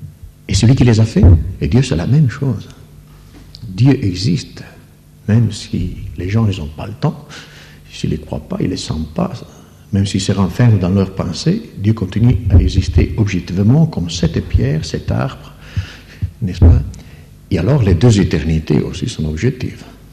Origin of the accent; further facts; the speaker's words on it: Italy; Moi, je suis italien, malheureusement, c'est moi qui dois lire ça.